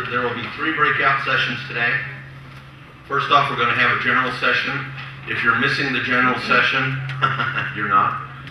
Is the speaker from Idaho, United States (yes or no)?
yes; Idaho, United States; Where we grew up in Idaho, whenever it snowed, anything like this, it's just, you know, there's nothing here.